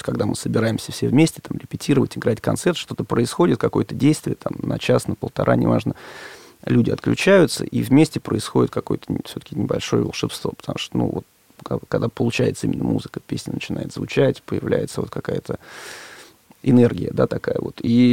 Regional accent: Moscow, Russia; несмотря на то, что группа московская, и учились мы, и росли в Москве, но у меня каждое лето до 14 лет это леса Калужской области, Угра, Сосновый Бор

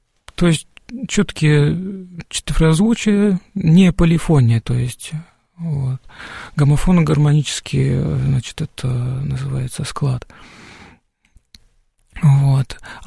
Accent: Diveyevo, Nizhny Novgorod Oblast, Russia; also born or lived in Germany; now in Borovsk, Russia; я жил и в Германии, и в Нижнем Новгороде, и там, сказать, моя родная деревня, Дивеево

